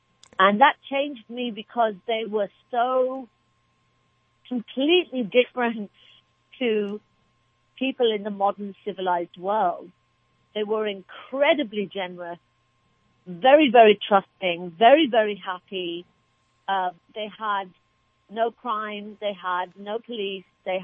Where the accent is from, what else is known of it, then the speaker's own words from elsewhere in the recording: England, United Kingdom; now in United States; I was born in England. I am of Pakistani and Indian descent. I currently live in America, in the San Francisco Bay Area, with my two kids and my husband